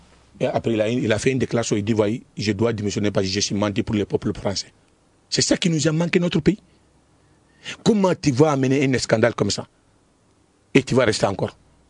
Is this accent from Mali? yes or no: yes; Mali; Les gens croient que nous, on n'est pas des Maliens, on est des Maliens.